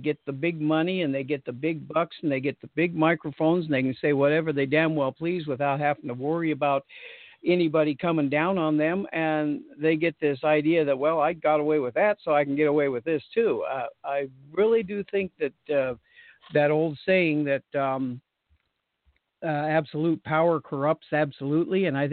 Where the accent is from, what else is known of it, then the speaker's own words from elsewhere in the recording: New Mexico, United States; Well, I did a lot of my growing up in New Mexico.